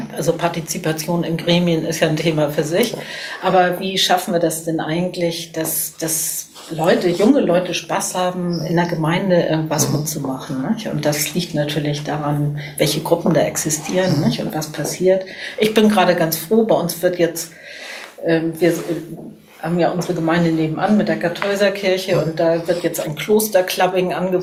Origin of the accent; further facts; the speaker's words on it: Cologne, North Rhine-Westphalia, Germany; ich bin natürlich stolz als Kölnerin